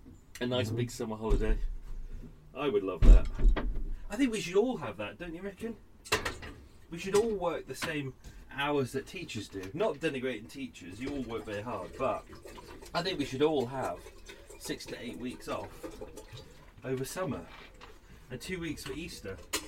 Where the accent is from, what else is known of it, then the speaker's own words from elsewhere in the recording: Ireland; Reminds me of my early days growing up in Ireland.